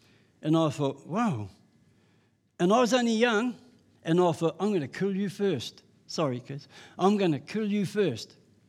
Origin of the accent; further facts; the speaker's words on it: Auckland, New Zealand; born there; I was born in 1947. I was born in Mount Eden Prison.